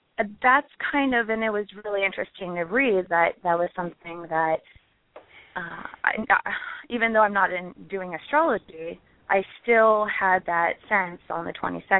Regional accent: San Jose, California, United States; born there; Oh, I was born in San Jose, California.

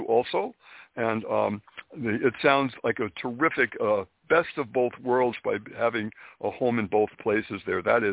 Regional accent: Springfield, Massachusetts, United States; Springfield, Massachusetts is where I was originally born and raised.

